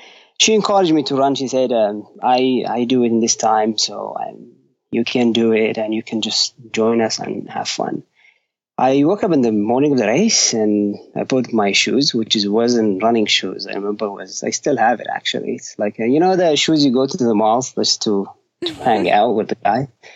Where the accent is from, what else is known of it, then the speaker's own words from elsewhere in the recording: Jordan; I was born and raised in east of Jordan. It's about 2 hours drive from the capital, Amman. It's about the countryside out of Amman.